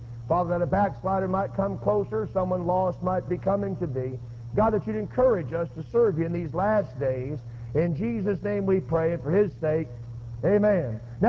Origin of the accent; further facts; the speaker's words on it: Livonia, Michigan, United States; We're from Michigan originally, right around Livonia, out of Herbert Noe's church. We've been down south about 10 years.